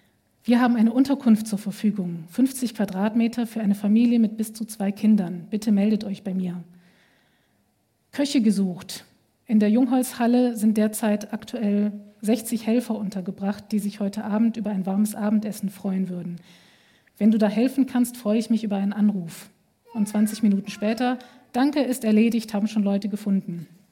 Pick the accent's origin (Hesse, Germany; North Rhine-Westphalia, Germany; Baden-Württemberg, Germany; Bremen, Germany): North Rhine-Westphalia, Germany; Bonn; Ich habe gesagt, ich komme aus Bonn